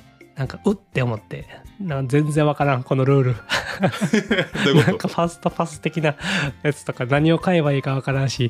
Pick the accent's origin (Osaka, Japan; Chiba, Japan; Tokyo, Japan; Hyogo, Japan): Osaka, Japan; now in Okayama, Japan; なんか今まで僕大阪出身なんですけど、うん、今岡山に住んでて